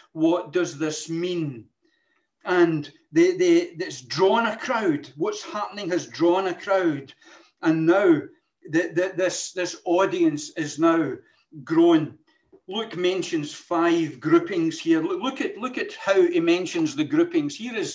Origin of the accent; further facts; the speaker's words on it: Glasgow, Scotland, United Kingdom; I'm just a Glaswegian, common, or garden Glaswegian.